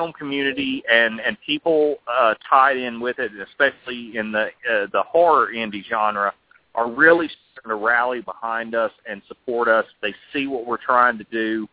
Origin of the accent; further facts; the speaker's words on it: the South, United States; accent: southern; I think we ultimately settled on hillbillies because it was the only way we could work around my southern accent.